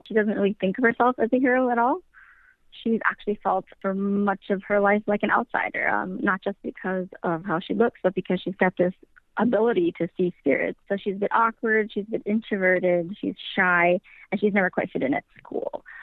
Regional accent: Wisconsin, United States; because I am from Wisconsin.

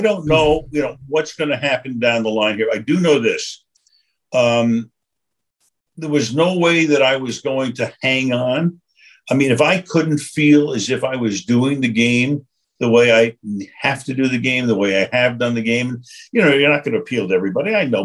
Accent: Brooklyn, New York, United States; I grew up in Brooklyn. Are you kidding me? Come on.

